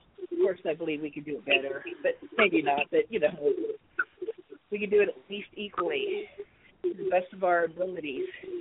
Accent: United States; I'm an American. I believe in freedom.

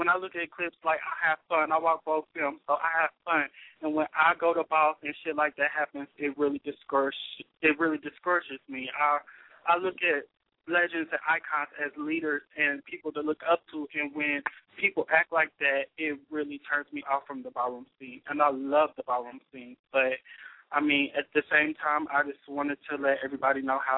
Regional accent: Dayton, Ohio, United States; I'm from Dayton, so all the boss have always been, as far as cash giving out

